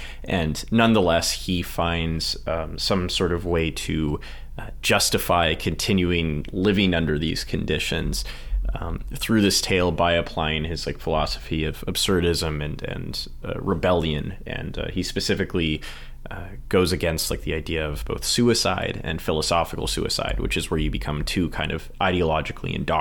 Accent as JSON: {"language": "English", "region": "Alberta", "country": "Canada", "said": "I'm from Alberta, mm-hmm. which is quite practical, quite people don't like to argue."}